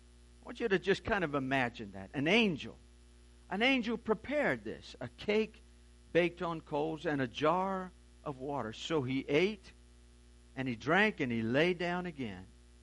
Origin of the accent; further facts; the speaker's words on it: Louisiana, United States; I was born and raised on Bayou Lafourche